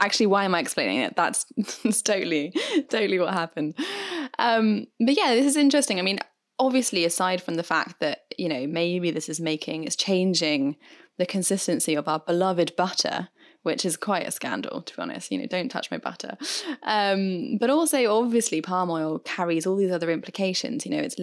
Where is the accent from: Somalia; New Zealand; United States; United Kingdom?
United Kingdom; I am British after all.